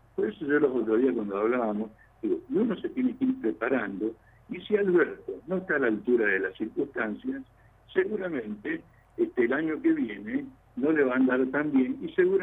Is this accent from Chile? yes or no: no; Argentina; lo que debemos seguir como argentinos